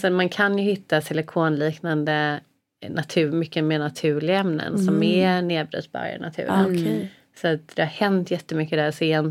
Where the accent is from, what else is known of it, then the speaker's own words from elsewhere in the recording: Gothenburg, Västra Götaland County, Sweden; Jag är ju från Göteborg, va? Så jag äter ju mycket räkor